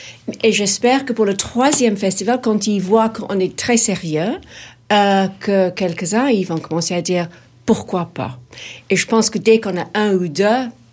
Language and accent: French; England, United Kingdom; French is a second language; Chez nous, en Angleterre, il y a beaucoup de monde. On est une petite île avec 60 millions de gens.